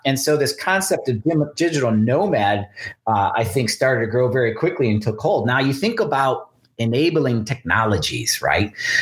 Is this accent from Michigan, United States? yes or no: yes; Detroit, Michigan, United States; and they heard I was from Detroit, and they got very excited.